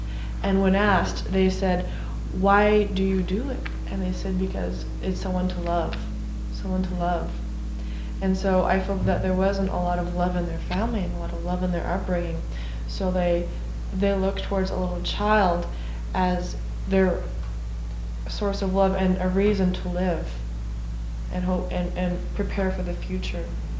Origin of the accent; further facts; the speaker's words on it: Washington, United States; No, I'm from Washington.